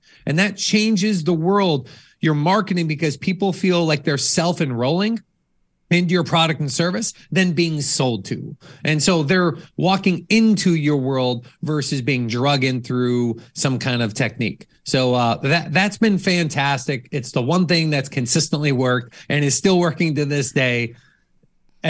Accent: Chicago, Illinois, United States; I was a big, you know, I'm from Chicago.

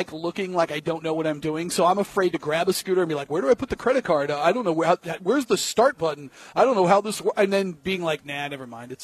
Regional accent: Boston, Massachusetts, United States; also born or lived in New England; Listen, as I said before, I grew up in Boston. I grew up in New England.

